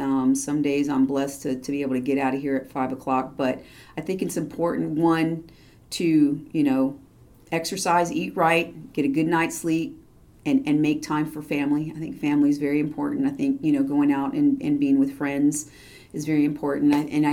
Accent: California, United States; now in Texas, United States; I grew up in California, and we did a lot of outdoor sports. We didn't do a lot of indoor sports.

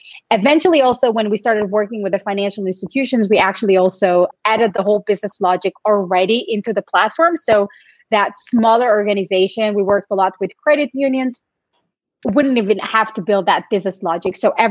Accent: Tel Aviv, Tel Aviv District, Israel; English is a second language; moved away as an adult; now in United States; I'm originally from Tel Aviv, Israel.

